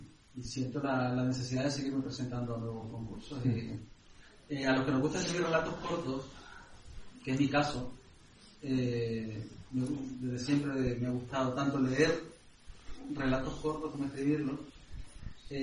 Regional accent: Nicaragua; now in Seville, Spain; Y yo no vivo aquí, ni soy de aquí, pero bueno, yo soy nicaragüense, pero resido en Sevilla desde hace bastante tiempo ya.

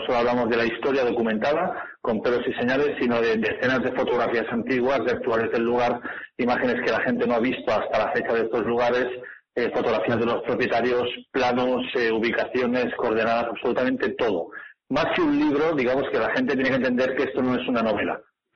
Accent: Catalonia, Spain; un poco homenaje a mi tierra

